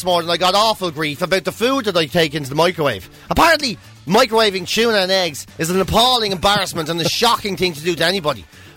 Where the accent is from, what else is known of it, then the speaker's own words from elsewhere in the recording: Dublin, Leinster, Ireland; Like, I grew up in Dublin, so to give myself a little bit of a break, I had no idea.